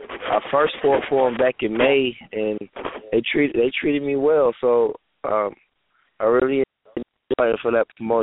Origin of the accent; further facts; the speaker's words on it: Florida, United States; I'm originally from Florida, so I wrestled there in Florida.